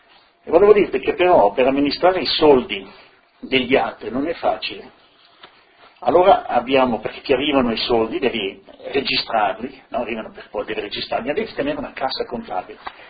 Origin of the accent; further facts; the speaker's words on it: Friuli-Venezia Giulia, Italy; now in Switzerland; vai dappertutto, dici sono friulano, ma voi friulano lo senti, no?